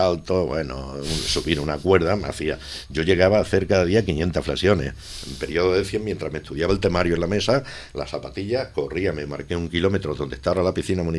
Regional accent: Andalusia, Spain; now in Catalonia, Spain; yo soy andaluz, mi entorno hablamos en castellano, llevo aquí unos años ya, en Cataluña, y por tanto el catalán que yo hablo es de Urella, le dije yo, digo, es de oído

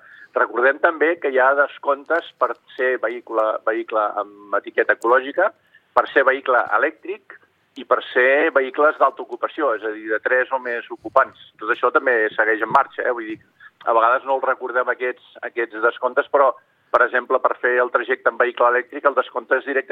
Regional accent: El Vendrell, Catalonia, Spain; jo soc del Vendrell.

